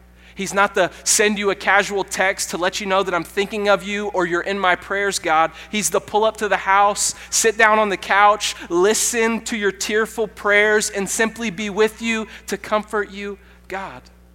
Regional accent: Monroe, United States; You know, I'm from Monroe.

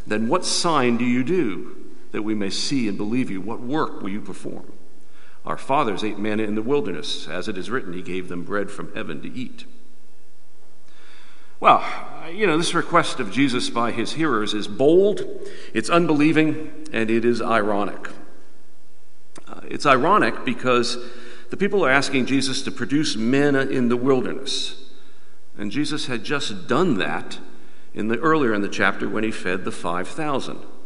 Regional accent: New Jersey, United States; I'm from New Jersey, but don't hold it against me.

